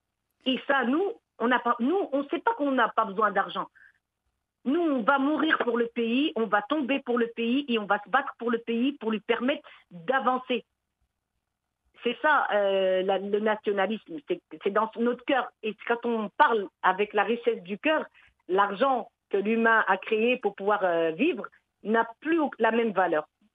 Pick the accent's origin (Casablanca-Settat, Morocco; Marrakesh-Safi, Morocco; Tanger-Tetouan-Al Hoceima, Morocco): Marrakesh-Safi, Morocco; Marrakesh; moved away; Moi, je suis d'origine de Marrakech. Hein. On avait une maison à Douar Koudia.